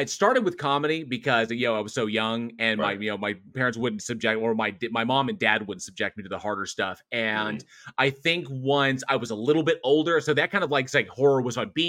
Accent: California, United States; born there; because I used to live in California, because I was born in California.

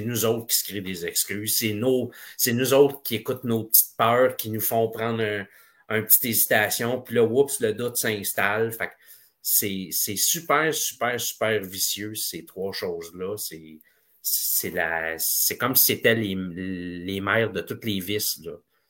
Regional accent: Quebec, Canada; On a grandi ensemble dans Haute-Laurentine.

